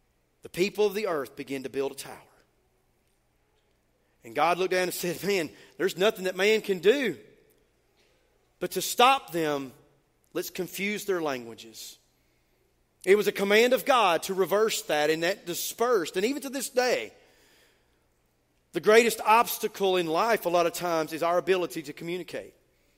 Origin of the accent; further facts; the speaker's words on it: Georgia, United States; accent: Appalachian; Because I grew up in North Georgia. I have Appalachian slang to everything that I say.